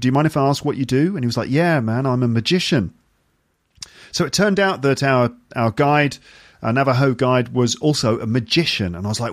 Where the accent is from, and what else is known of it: United Kingdom